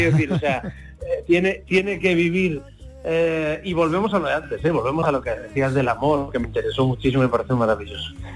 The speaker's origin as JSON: {"language": "Spanish", "region": "Galicia", "country": "Spain", "said": "A ver, yo soy un gallego emigrante, uno más, y encima me dedico a la música."}